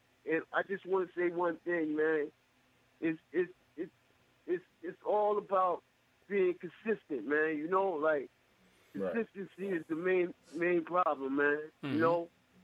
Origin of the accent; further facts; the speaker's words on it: Queens, New York, United States; But, I'm from Jamaica, Queens, man.